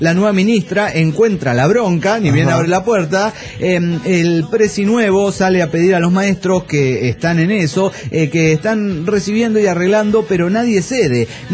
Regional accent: Costa Rica; porque yo como pura vida, mae, como soy tico, le veo la parte positiva.

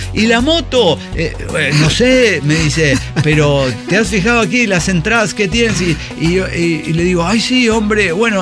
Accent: Venezuela; yo soy venezolano originario.

